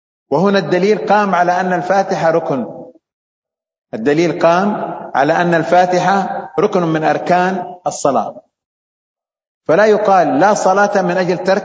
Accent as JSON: {"language": "Arabic", "country": "Saudi Arabia", "said": "عندنا في السعودية"}